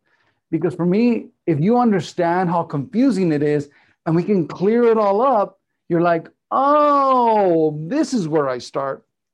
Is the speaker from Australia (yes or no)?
no; Glendale, California, United States; because I grew up in Glendale.